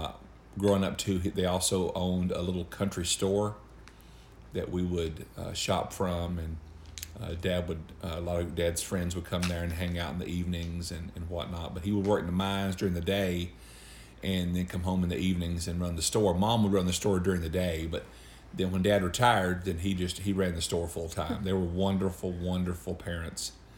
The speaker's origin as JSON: {"language": "English", "town": "Panko", "region": "Kentucky", "country": "United States", "tie": "born or raised there", "also_born_or_lived": "Hyden", "said": "I grew up in rural southeastern Kentucky, in northeast Clay County, a little community called Panko, just a very small little community of families and homes there"}